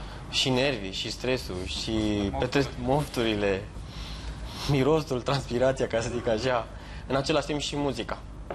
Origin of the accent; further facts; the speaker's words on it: Romania; o coloratură a sângelui nostru de țigani, așa ne numim și așa suntem tradițional, venim din România